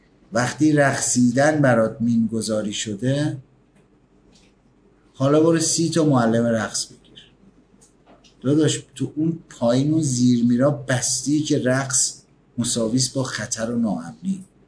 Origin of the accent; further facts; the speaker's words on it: Tehran, Tehran Province, Iran; مثلا شما کردستانید، ما تهرانیم،